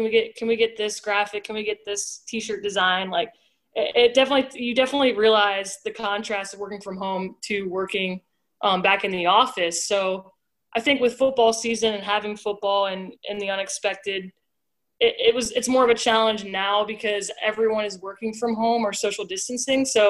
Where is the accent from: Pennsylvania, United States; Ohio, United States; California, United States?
Ohio, United States; Cincinnati; I grew up in Cincinnati, Ohio, and I'm unfortunately a Bengals fan.